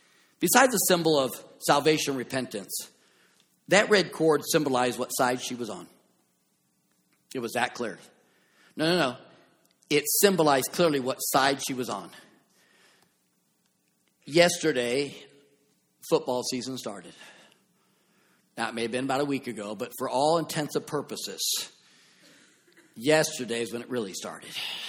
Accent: California, United States; I'm from California, so I have both shirts.

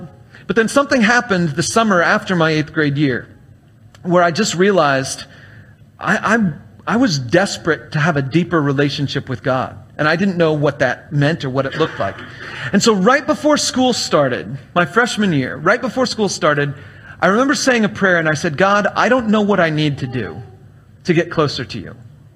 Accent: California, United States; He's a pastor of a church out in California. I was raised in California.

